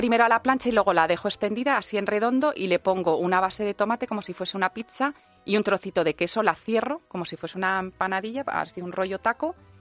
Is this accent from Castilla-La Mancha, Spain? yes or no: yes; Castilla-La Mancha, Spain; Es que soy manchega.